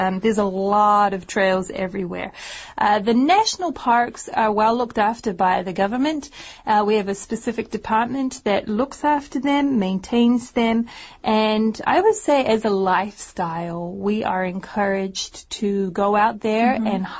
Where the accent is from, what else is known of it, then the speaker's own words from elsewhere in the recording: New Zealand; So if you ask me, where are you from? I would say, oh, I'm a Kiwi.